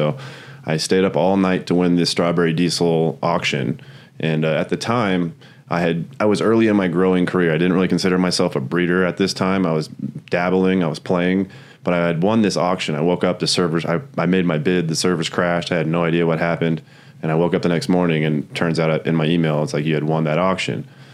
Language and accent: English; Denver, Colorado, United States; I'm actually from Denver. So I was back home.